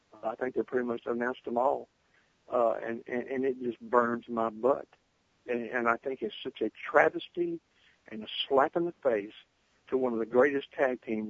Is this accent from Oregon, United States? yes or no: no; Mobile, Alabama, United States; He's from down here in the South, right? I'm from Mobile, Alabama.